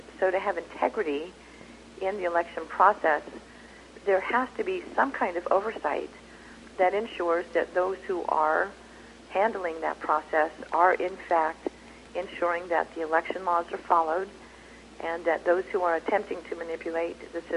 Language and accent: English; United States; born there; Well, I have a birth certificate that shows that I was born in the United States.